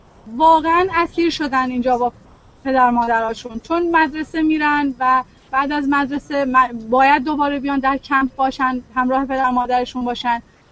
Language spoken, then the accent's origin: Persian; Iran; moved away; ما اومدیم که به وظیفه ایرانی بودن خودمون عمل کنیم و در واقع فکر نکنیم که از ایران اومدیم بیرون تموم شد.